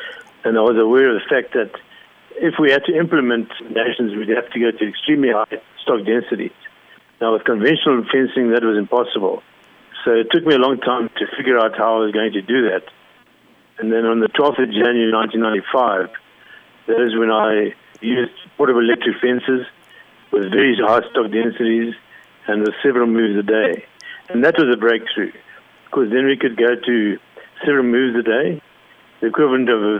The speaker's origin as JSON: {"language": "English", "country": "Zimbabwe", "tie": "born or raised there", "moved": "yes", "lives_now": "Zambia", "said": "I've been living in Zambia now for the past 2 years. Prior to that, I was born and raised in Zimbabwe, and that's where I grew up"}